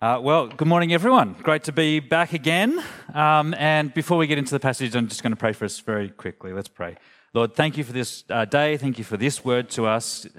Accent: Tamworth, New South Wales, Australia; I grew up in Tamworth.

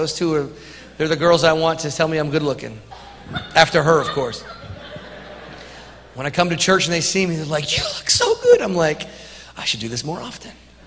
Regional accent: Canada; I call them scribblers because I'm from Canada

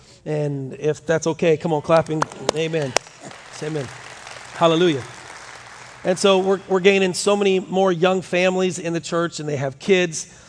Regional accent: Ohio, United States; I said, yeah, I'm a pastor from Ohio, and I just want to go see children's church.

